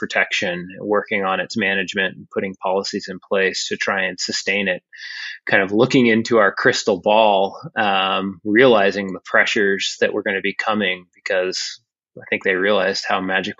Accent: Utah, United States; I grew up poking around the Wasatch Mountains and in the wintertime and snowshoeing

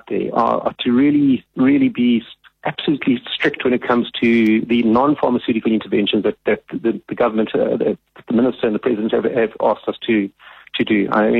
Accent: Nelson Mandela Bay, Eastern Cape, South Africa; I come from Nelson Mandela Bay. My mom still lives down there.

